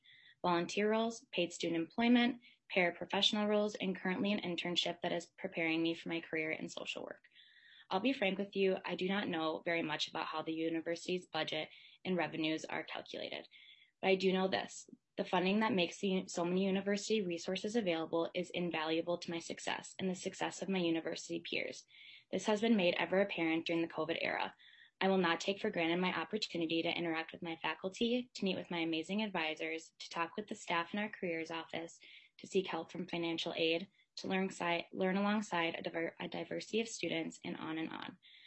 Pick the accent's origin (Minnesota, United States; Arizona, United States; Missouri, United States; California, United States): Minnesota, United States; Prior Lake; I'm from Prior Lake, Minnesota, home district to Representative Albright